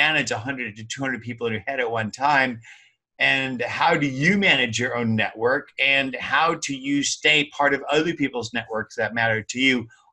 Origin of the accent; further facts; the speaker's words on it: United States; born there; English is a second language; who struggled in English, my second language, even though I was born in America.